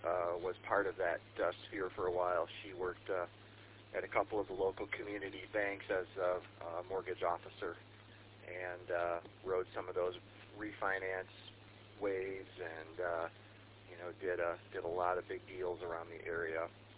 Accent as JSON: {"language": "English", "town": "Grand Rapids", "region": "Michigan", "country": "United States", "tie": "born or raised there", "said": "Yeah, I remember those, you know, growing up in the Grand Rapids area, and there were just so many, you know, 50K houses for sale, even back in the 90s."}